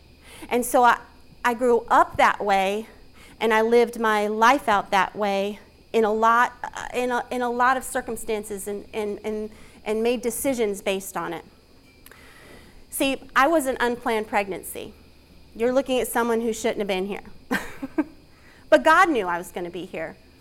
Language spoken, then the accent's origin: English; California, United States; born there; I was born in California. And my dad remained in California. My mom kind of moved all over the place.